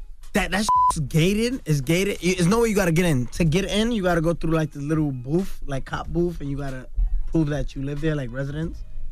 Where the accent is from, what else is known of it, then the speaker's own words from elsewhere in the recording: New York City, New York, United States; My culture is, I grew up in Bushwick, Brooklyn. It's my vocabulary. It's the way I talk.